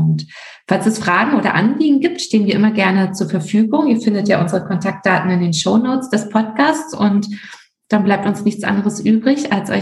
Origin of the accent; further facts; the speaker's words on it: Berlin, Germany; moved away as an adult; now in Munich, Germany; ich bin in Berlin geboren, ich bin dort auch aufgewachsen und mit 21 nach München gezogen.